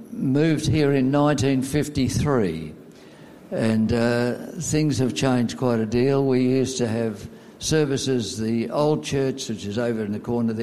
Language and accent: English; Glen Huntly, Victoria, Australia; also born or lived in Kilsyth / Vermont; I was born in Glen Huntly, and I lived till my teenage years. Then we moved to Kilsyth, and then my dad built our house in Vermont, and we lived in that house for 55